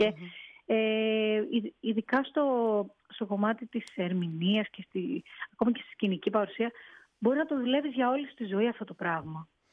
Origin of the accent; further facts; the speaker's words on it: Crete, Greece; Γιατί επειδή μεγάλωσα και στην Κρήτη δεν έτυχε να το δω κάπου.